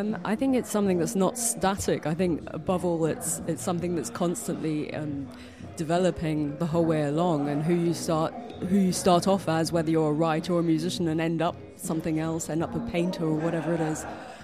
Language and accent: English; London, United Kingdom; So I grew up in London